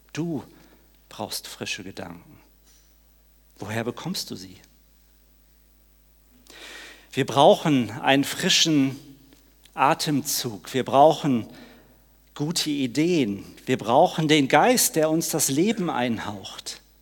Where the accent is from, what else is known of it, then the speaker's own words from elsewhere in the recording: Witten, North Rhine-Westphalia, Germany; Ich selbst komme aus dem Pott, ich bin in Witten an der Ruhr geboren